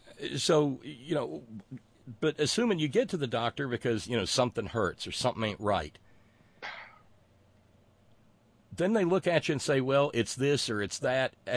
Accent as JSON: {"language": "English", "region": "Alabama", "country": "United States", "tie": "born or raised there", "said": "I've seen it growing up in Alabama."}